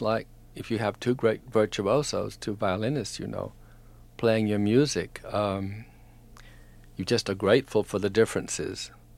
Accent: Wharton, Texas, United States; I knew there was no future in that in Wharton, except, you know, the little theater, and that I had exhausted that.

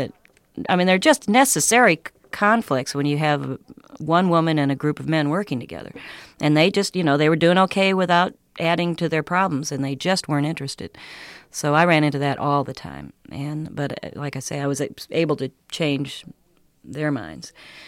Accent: Wisconsin, United States; I consider myself a pretty hip person, not because I came from Wisconsin, but I mean, when I lived there, I thought I was real liberal and hip

